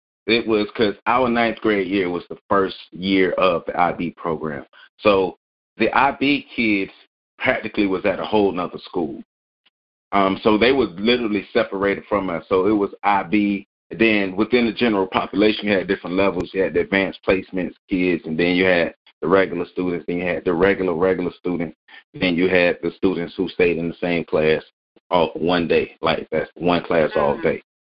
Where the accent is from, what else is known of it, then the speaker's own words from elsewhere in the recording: Tallahassee, Florida, United States; I don't know both of us, we're from Tallahassee here.